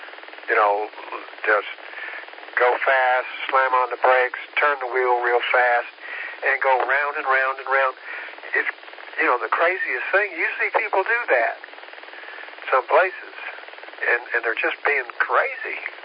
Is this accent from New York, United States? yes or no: no; Tennessee, United States; I grew up in Tennessee. We had some snows there. We had some epic snows there, you know.